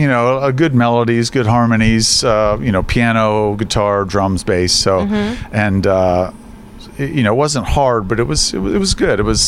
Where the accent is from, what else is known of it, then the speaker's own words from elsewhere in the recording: Steubenville, Ohio, United States; I was born and raised in Steubenville.